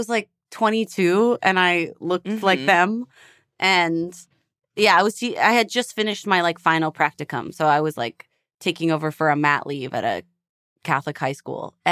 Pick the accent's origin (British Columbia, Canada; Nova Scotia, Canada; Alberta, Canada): Alberta, Canada; Edmonton; also born or lived in Toronto, Canada; now in Los Angeles, United States; I'm from Edmonton, Alberta, and I was a drama teacher there. And then I got this job on the kids' show. And then I moved mm-hmm. to Toronto and then I moved to LA. So those are the only three places I've lived.